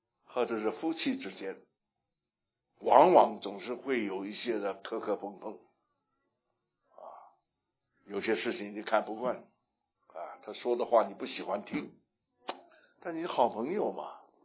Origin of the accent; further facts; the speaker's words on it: Shanghai, China; 我们这里有上海人吗？上海人，上海人，我们上海人常常想的一句话